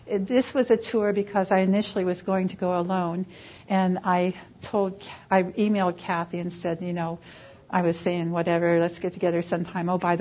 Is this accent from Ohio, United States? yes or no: yes; Ohio, United States; I was very patriotic from Ohio and needed to serve my country